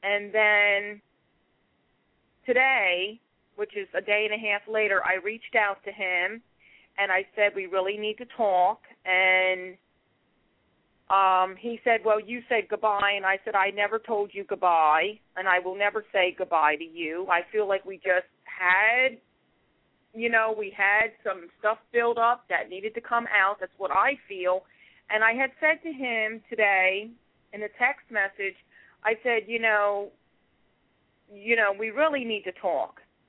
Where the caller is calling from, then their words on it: Philadelphia, Pennsylvania, United States; I'm calling from Philadelphia, PA, in the United States.